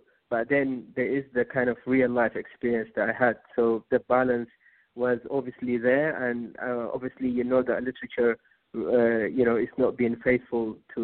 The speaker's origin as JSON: {"language": "English", "country": "Saudi Arabia", "tie": "born or raised there", "said": "So I've had a kind of a different education to a lot of young boys and girls growing up in Saudi Arabia."}